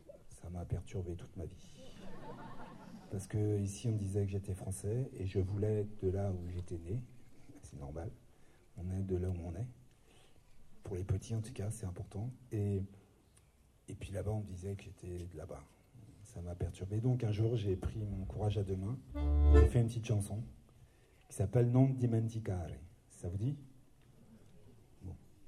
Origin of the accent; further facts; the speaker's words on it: Villejuif, Île-de-France, France; born there; Je suis français. Je suis né à Villejuif, en 51, l'année du Pastis. Donc je suis français.